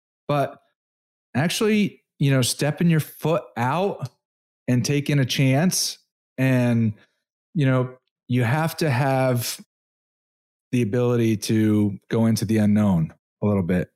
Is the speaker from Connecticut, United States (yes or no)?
yes; Brookfield, Connecticut, United States; what town? Because I grew up in Brookfield.